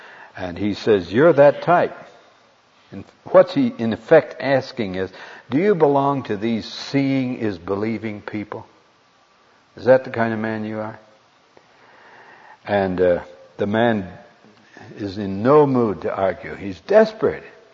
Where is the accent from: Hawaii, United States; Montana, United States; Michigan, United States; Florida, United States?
Montana, United States; I grew up in Montana, where there are a lot of sheep.